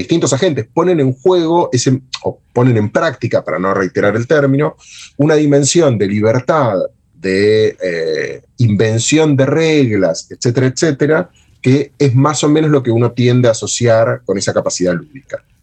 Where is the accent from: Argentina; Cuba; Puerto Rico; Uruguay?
Argentina; La Plata, Buenos Aires Province; yo soy de La Plata, ¿no? Yo vivo en la ciudad de La Plata, en una ciudad de la Argentina, que es una ciudad de 700.000 habitantes, 600.000 habitantes.